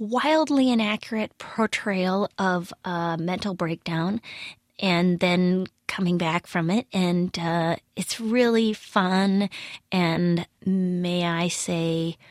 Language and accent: English; Midwest, United States; I mean, I'm from the Midwest, so I guess it definitely is.